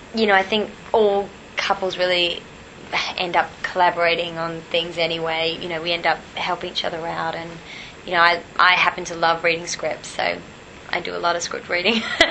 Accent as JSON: {"language": "English", "town": "Perth", "region": "Western Australia", "country": "Australia", "said": "Hell yeah. I'm from Perth. Misspent youth."}